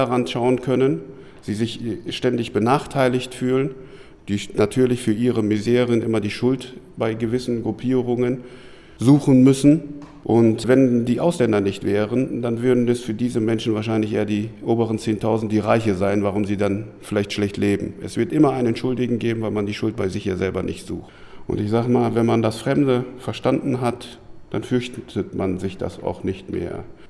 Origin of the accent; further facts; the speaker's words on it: Münster, North Rhine-Westphalia, Germany; Ich bin aufgewachsen in Kinderhaus zwischen den Hochhäusern und bin 42 Jahre